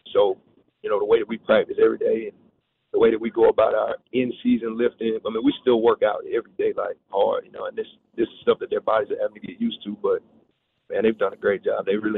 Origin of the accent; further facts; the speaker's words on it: Georgia, United States; I'm from Coweta County.